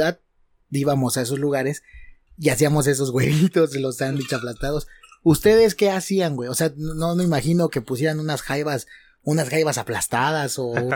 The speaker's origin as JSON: {"language": "Spanish", "region": "Mexico City", "country": "Mexico", "said": "como buen chilango, güey, que yo soy"}